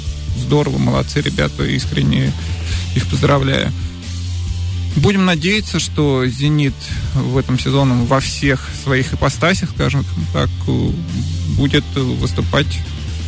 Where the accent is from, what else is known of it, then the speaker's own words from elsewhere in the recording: Moscow, Russia; я как коренной москвич